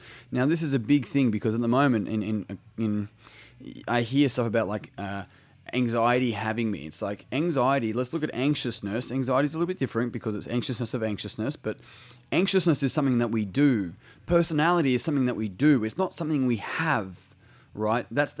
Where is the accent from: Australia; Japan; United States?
Australia; I'm an Australian. It's like, I was born in a country called Australia